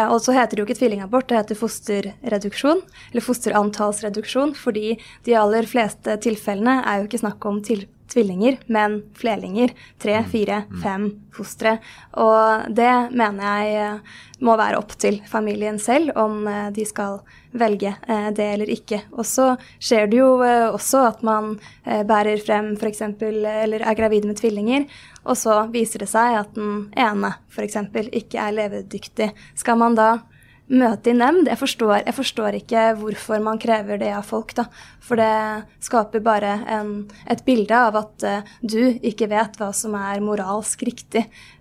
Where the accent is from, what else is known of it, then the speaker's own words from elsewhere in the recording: Oppegård, Akershus, Norway; vi er jo begge fra Oppegård da, kommune. Veldig flott sted.